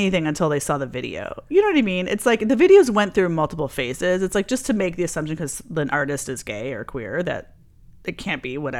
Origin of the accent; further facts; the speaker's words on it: Chicago, Illinois, United States; I'm from Chicago.